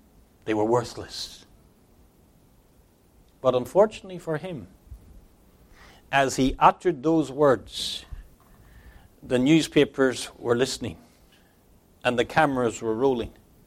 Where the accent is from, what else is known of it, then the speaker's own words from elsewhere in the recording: London, United Kingdom; I grew up in London as a boy for at least a period of my childhood.